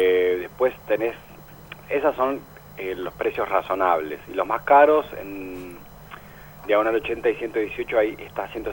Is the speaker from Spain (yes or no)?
no; La Plata, Buenos Aires Province, Argentina; Arrancó en La Plata, porque yo soy de La Plata y los amigos que primero me pudieron aportar datos son de acá